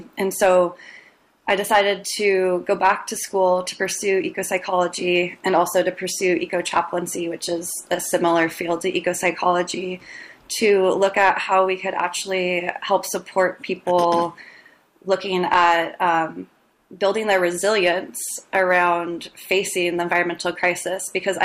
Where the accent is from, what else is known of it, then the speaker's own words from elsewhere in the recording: Arcata, California, United States; I live in Humboldt, but I actually was also raised in Humboldt. So I grew up in Arcata and have always been really connected to the natural world.